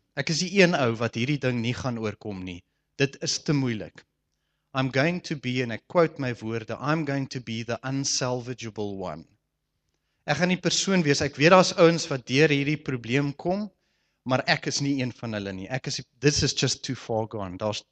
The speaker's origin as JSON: {"language": "Afrikaans", "town": "Stellenbosch", "region": "Western Cape", "country": "South Africa", "tie": "born or raised there", "said": "ek in Stellenbosch groot geword, so alkohol was altyd 'n ding wat baie vrylik beskikbaar was en sosiaal aanvaarbaar was"}